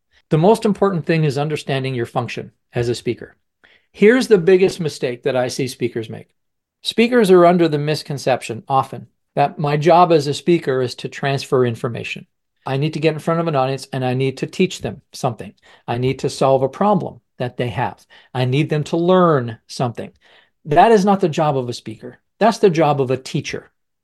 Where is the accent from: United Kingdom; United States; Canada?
Canada; and now I'm from Canada and he's from Yazoo City, Mississippi.